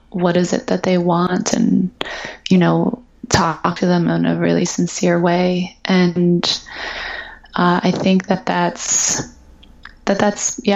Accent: Ohio, United States; I'm from Ohio. My dad's from Singapore.

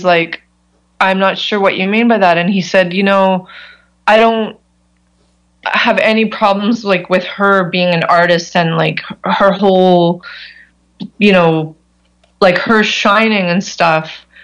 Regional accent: Canada; because I'm nobody from Canada, right?

